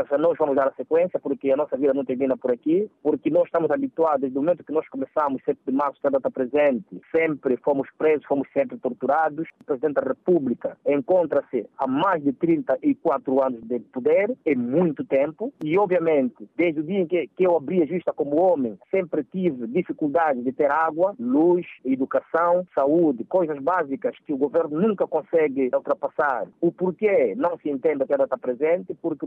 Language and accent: Portuguese; Angola; entre nós próprios como angolanos.